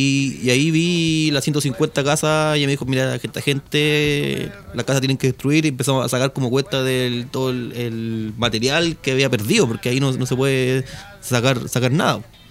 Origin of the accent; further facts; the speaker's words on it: Chile; Nosotros somos chilenos, tenemos muchos modismos